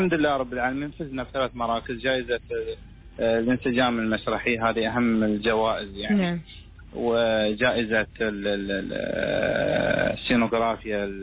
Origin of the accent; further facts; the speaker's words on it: Oman; فالمسرحي عندنا في عمان يتميز بهذه الصفات.